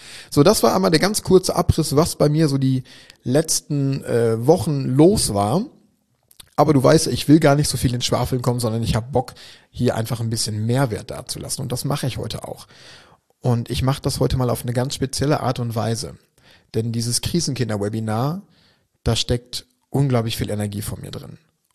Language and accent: German; Schwerte, North Rhine-Westphalia, Germany; nach Schwerte an die Ruhr in meine Heimatstadt.